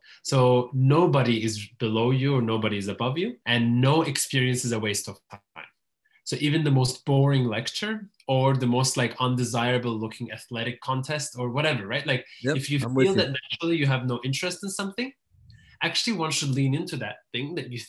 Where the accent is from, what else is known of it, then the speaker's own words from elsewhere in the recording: Istanbul, Turkey; when people ask me, I gladly say I'm from Istanbul, I'm Turkish. And then sometimes as a nuance, I'll add that I'm from the Jewish minority or from the Jewish community